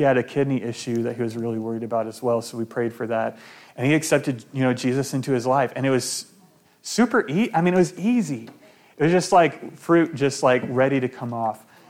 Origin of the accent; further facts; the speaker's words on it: Alabama, United States; And I said, well, I'm from Alabama, so I don't know, you know, if Sprint would even work there.